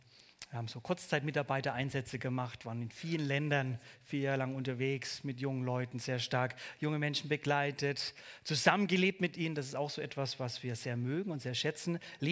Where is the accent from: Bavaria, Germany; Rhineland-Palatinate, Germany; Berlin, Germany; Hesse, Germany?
Bavaria, Germany; accent: Franconian; Ich komme ursprünglich aus dem Bundesland Bayern. Richtig, eigentlich ein Franke, also ich kann auch das R etwas rollen.